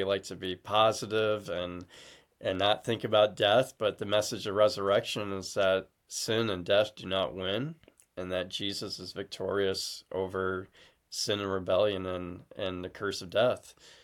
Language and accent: English; Waterloo, Iowa, United States; I was raised in Waterloo, Iowa, so about an hour and a half from Dubuque.